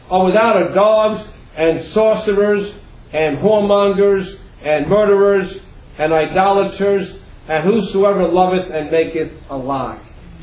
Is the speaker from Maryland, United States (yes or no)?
no; Queens, New York, United States; You know, I grew up in Queens, and a lot of the young people I grew up with, went to school with, they're in hell right now.